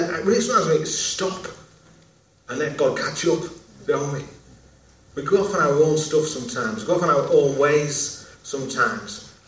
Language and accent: English; England, United Kingdom; I'm a pastor from England.